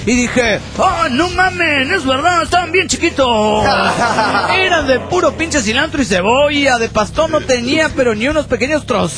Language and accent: Spanish; Juliaca, Puno, Peru; Hola amigos, ¿cómo están? Soy el muerto de Juliaca, Perú.